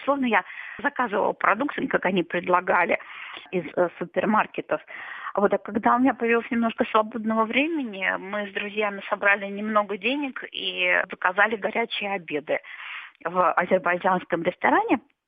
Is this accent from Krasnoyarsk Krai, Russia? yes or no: no; Saint Petersburg, Russia; now in Hungary; когда я приехала в Венгрию, да, вроде как я из Санкт-Петербурга, то есть европейский город